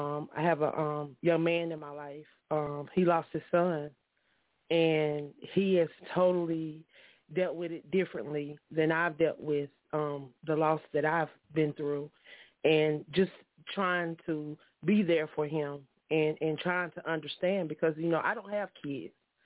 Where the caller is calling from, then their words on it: Union City, United States; I'm calling from Union City tonight.